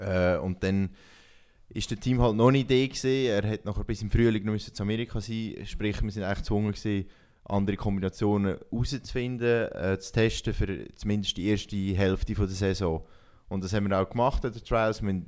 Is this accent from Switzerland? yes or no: yes; Lucerne, Switzerland; ich bin eigentlich ein stolzer Luzerner oder Zentralschweizer.